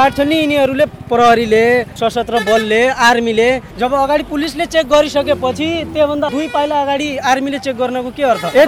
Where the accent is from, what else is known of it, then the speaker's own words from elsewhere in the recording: Bajura, Sudurpashchim Province, Nepal; म बाजुरा जिल्लाको मान्छे हुँ।